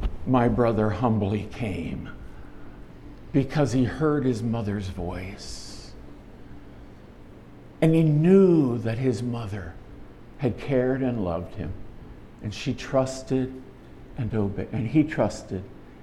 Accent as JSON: {"language": "English", "region": "Maryland", "country": "United States", "tie": "born or raised there", "said": "I grew up in Maryland, over on the eastern shore of Maryland, on the other side of the Chesapeake Bay."}